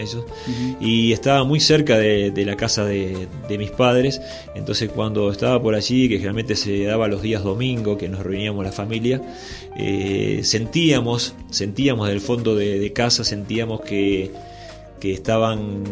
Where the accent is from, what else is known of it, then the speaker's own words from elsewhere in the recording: Uruguay; Y más teniendo en cuenta cómo somos nosotros uruguayos, ¿no?